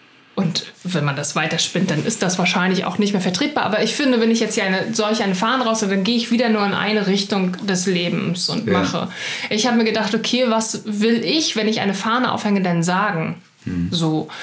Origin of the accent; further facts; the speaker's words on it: Greifswald, Mecklenburg-Vorpommern, Germany; Ich komme aus Greifswald.